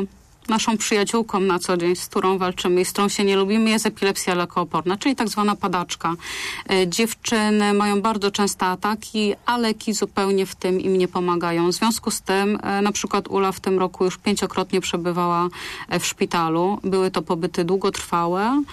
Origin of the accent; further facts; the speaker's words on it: Słupca, Greater Poland Voivodeship, Poland; now in Poznań, Poland; my ogólnie pochodzimy ze Słupcy. To jest miejscowość taka malutka właściwie, niecałe 13 tysięcy mieszkańców.